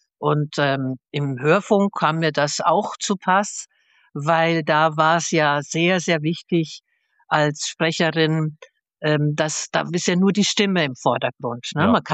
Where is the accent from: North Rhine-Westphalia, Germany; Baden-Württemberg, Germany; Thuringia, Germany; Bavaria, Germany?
Bavaria, Germany; Munich; für mich als Münchnerin